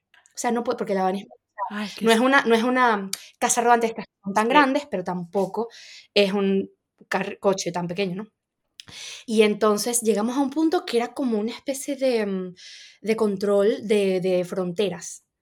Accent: Venezuela; born there; yo como soy venezolana española tengo pasaporte español y mi DNI y todo, pero es verdad que dice dónde yo nací en Venezuela.

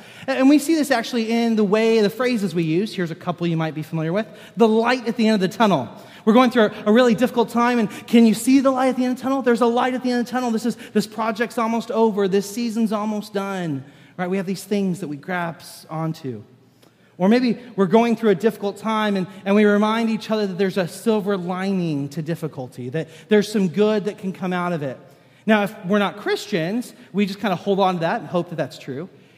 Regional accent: Kenya; I grew up with him in Kenya.

